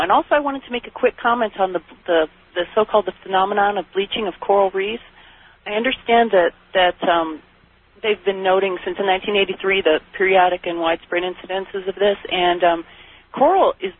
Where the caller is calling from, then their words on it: Phoenix, Arizona, United States; I'm calling from Phoenix, and you know it's so dry here.